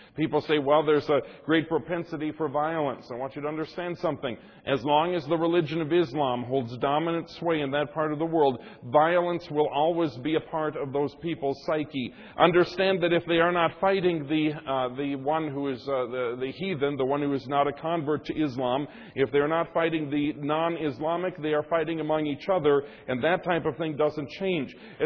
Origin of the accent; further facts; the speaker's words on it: United States; I, as an American, feel that this country has the capacity for victory